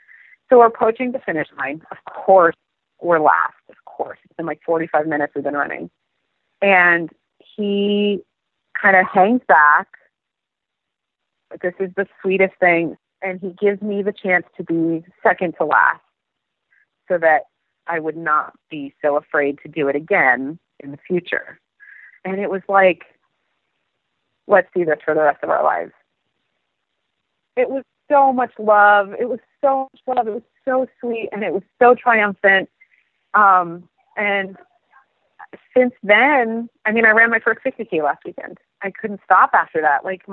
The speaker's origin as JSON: {"language": "English", "country": "Mexico", "tie": "born or raised there", "moved": "yes", "said": "I grew up in Mexico, which has 330 sunny days a year. So when we moved here"}